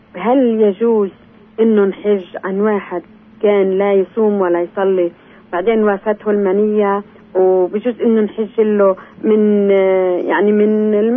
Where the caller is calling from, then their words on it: Ramallah, West Bank, Palestine; من رام الله.